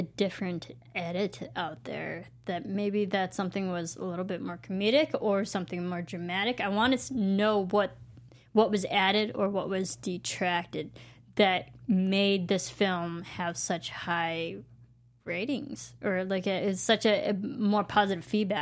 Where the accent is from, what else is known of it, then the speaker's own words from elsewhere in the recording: Midwest, United States; I'm from the Midwest, so it definitely still had that Midwestern vibe, just one state over.